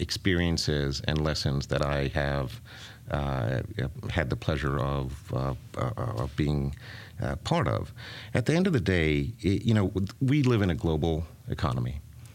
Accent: Washington, District of Columbia, United States; born there; also born or lived in India / Switzerland / Italy; So, yes, I was born in D.C. My father was a professor at the University of Maryland. I grew up in school in India, in Europe, and I was in boarding school in India.

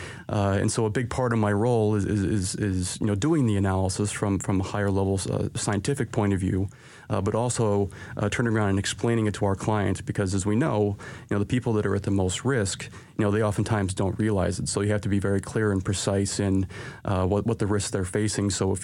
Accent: Midwest, United States; now in Chicago, United States; I'm originally from the Midwest, and I had always looked to get back towards to Chicago

